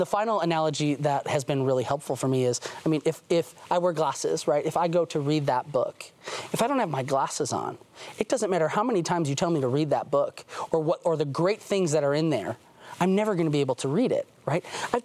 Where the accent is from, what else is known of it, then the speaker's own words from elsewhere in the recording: Wisconsin, United States; Yeah, so I grew up in Wisconsin, and we lived in this old farmhouse that was set back from the road.